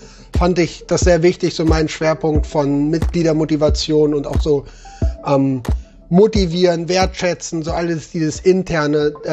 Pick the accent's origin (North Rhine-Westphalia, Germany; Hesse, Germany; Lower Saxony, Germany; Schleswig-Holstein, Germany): Lower Saxony, Germany; Braunschweig; Ich komme hier aus Braunschweig, Niedersachsen